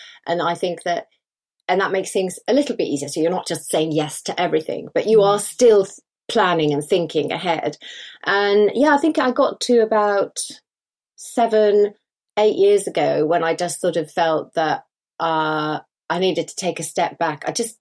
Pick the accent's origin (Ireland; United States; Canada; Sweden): Sweden; I come from Sweden, a very egalitarian country.